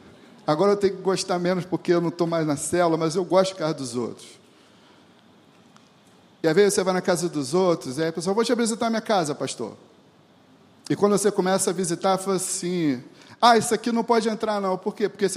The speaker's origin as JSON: {"language": "Portuguese", "region": "Rio de Janeiro", "country": "Brazil", "said": "não sei se é porque eu sou da Baixada, Zona Norte, lá a gente gosta de padaria"}